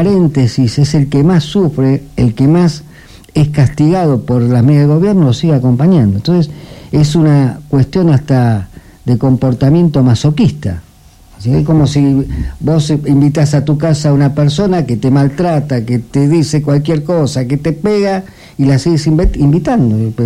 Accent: Avellaneda, Buenos Aires Province, Argentina; Entonces, yo soy oriundo de Avellaneda, cerca de Quilmes, de Florencio Varela, de Lanús, de Lomas

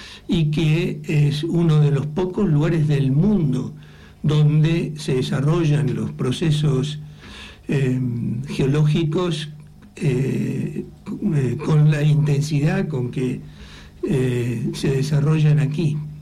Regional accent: La Plata, Buenos Aires Province, Argentina; En primer lugar, yo soy platense

